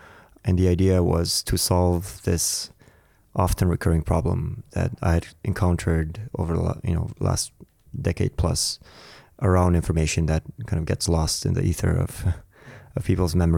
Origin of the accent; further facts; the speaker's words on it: Germany; also born or lived in Armenia / Canada; now in United Kingdom; So I was born in Armenia, grew up outside between Germany, Canada, and then moved to the UK.